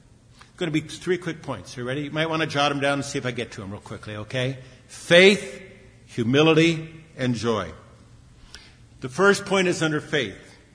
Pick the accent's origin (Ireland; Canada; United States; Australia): United States; Long Beach, California; also born or lived in Pasadena; I remember as a young lad growing up in Long Beach, later on in Pasadena